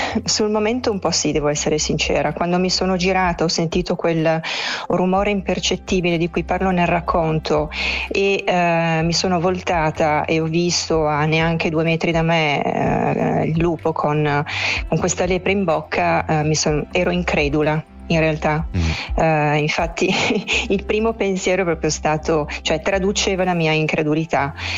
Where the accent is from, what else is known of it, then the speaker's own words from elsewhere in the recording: Aosta Valley, Italy; Io sono originaria della Valle del Cervino, dove ho vissuto fino a 6 anni fa.